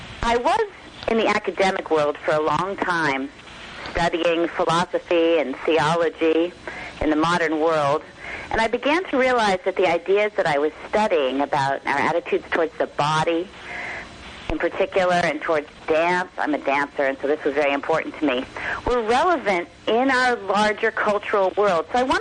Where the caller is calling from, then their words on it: Hebron, New York, United States; I'm calling from a tiny little town in upstate New York called Hebron, which is right on the Vermont border, about an hour northeast of Albany.